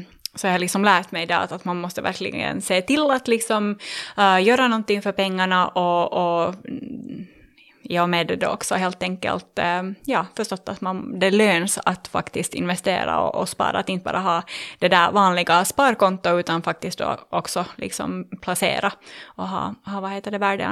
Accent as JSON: {"language": "Swedish", "town": "Vaasa", "region": "Ostrobothnia", "country": "Finland", "moved": "yes", "lives_now": "Helsinki, Finland", "said": "jag är snart 33 år gammal och jag är ursprungligen från Vasa faktiskt."}